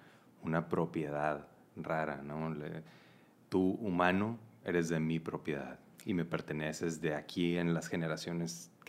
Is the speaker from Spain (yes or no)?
no; Mexicali, Baja California, Mexico; moved away; Me he dado cuenta después de que salí de Mexicali, que me fui a vivir en la Ciudad de México